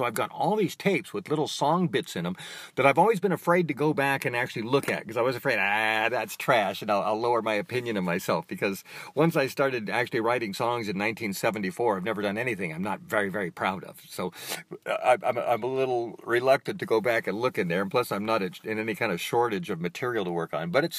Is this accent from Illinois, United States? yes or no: no; California, United States; And because I was from California